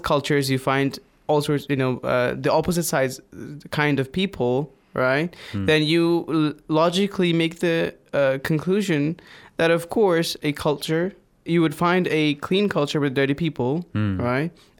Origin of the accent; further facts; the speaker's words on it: Guyana; Yeah, I am from Guyana, actually.